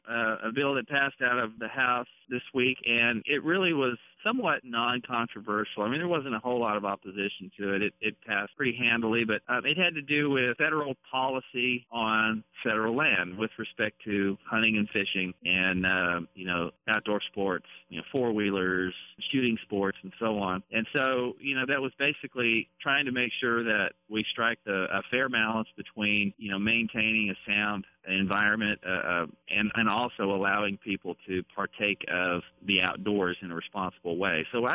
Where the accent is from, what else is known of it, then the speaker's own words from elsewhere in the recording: Arkansas, United States; where are you from? I say Arkansas, 1st District